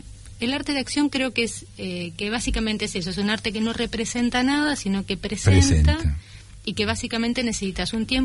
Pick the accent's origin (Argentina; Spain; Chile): Argentina; Quilmes, Buenos Aires Province; born there; Yo nací en Quilmes, tengo casi 50 años